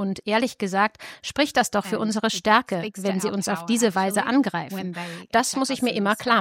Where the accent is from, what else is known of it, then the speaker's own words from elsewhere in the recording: Palestine; Egal, was wir hier als Palästinenser durchmachen